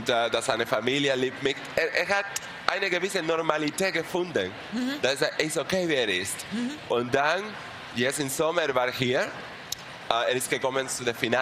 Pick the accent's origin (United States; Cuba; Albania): Cuba; German is a second language; Ich sage, ich komme aus Kuba.